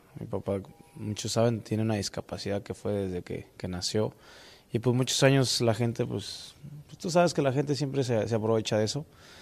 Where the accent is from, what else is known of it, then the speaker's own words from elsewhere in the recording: Mexico; somos mexicanos